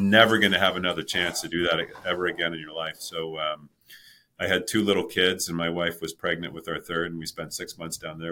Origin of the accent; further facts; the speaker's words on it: Baltimore, Maryland, United States; By way of background, I grew up in Baltimore, Maryland. My mother was an orthopedic nurse.